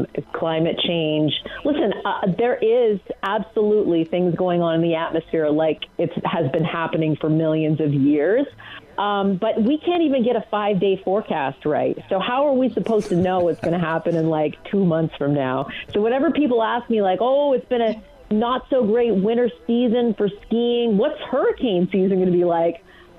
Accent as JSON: {"language": "English", "country": "Canada", "tie": "born or raised there", "moved": "as an adult", "lives_now": "United States", "said": "I grew up in Canada until I was in my 20s"}